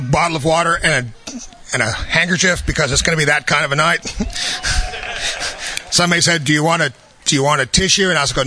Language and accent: English; Austin, Texas, United States; born there; I was born here in Austin. I think there's 9 of us that were born here.